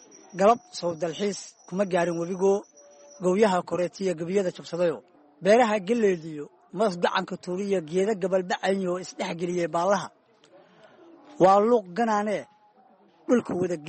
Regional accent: Lower Juba, Somalia; also born or lived in Galguduud; aniga waxaan ku dhashay gobolka Galgaduud, gaar ahaan degmada Cawdaq. wallaahi niyow taariikh nololeedkayga dee intii Soomaaliya ay burburka ahayd umbaan dhashay. haddii Ilaahay ku simoogul yahay waxaan ku koray sida jubbada hoose ilaa iyo gobollada dhexe.

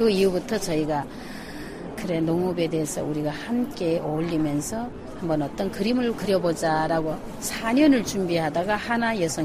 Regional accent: Aoji, North Hamgyong, North Korea; now in South Korea; 이런 식으로 정말 청정농원이 제가 살고 있는 아오지 제 고향이고요.

